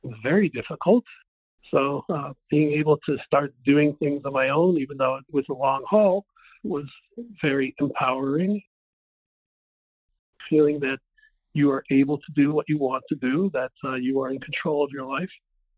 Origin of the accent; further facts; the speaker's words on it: Scottsdale, Arizona, United States; I am from Scottsdale, Arizona.